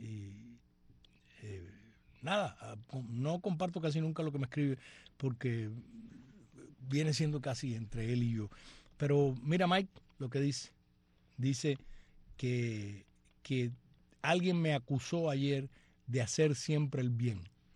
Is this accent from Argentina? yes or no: no; Cuba; now in Germany; yo soy cubana para el bien y no para el mal